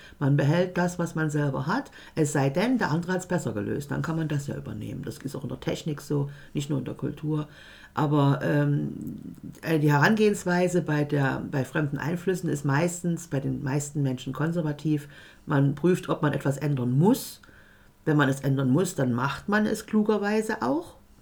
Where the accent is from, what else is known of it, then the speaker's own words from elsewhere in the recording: Saxony, Germany; Älter geworden, sage ich, meine Heimat ist Sachsen.